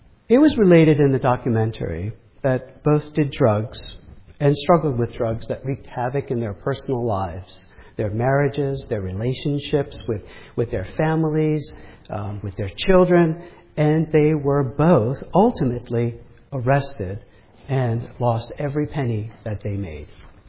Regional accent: New York City, New York, United States; See, growing up in New York City, I became a baseball fan of the, as many of you know, the New York Mets.

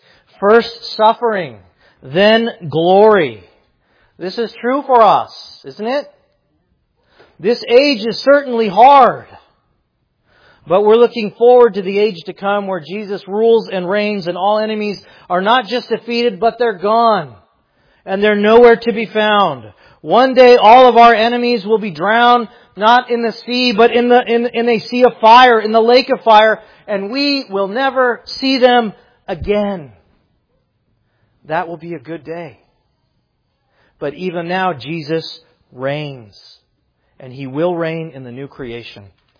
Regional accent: Phoenix, Arizona, United States; I am born and raised in Phoenix and a lifelong Phoenix Suns fan.

